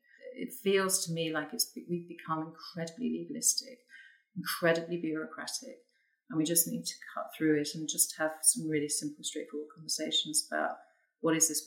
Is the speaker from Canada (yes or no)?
no; King's Lynn, East of England, United Kingdom; I grew up near King's Lynn, so I have lots of deep, deep memories of being in that town.